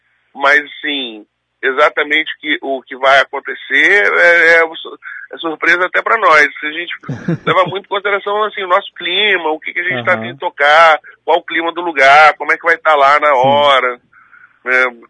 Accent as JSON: {"language": "Portuguese", "town": "Vila Velha", "region": "Espírito Santo", "country": "Brazil", "tie": "born or raised there", "said": "A gente nasceu na Barra do Jucu, né? Já cresceu cercado pelo Congo"}